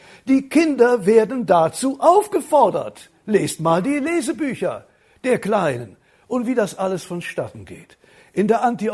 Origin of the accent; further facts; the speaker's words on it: Cologne, North Rhine-Westphalia, Germany; Ich bin in Köln geboren, eine Kölsche Jung, wie man so sagt, aber keineswegs stolz darauf.